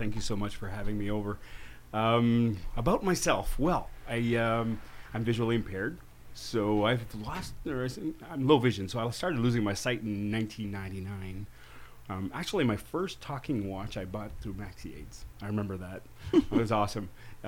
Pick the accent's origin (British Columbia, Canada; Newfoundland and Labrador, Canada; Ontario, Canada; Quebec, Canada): Quebec, Canada; Montreal; now in Orlando, United States; So originally, I was from Montreal, up north. Pretty cold, right?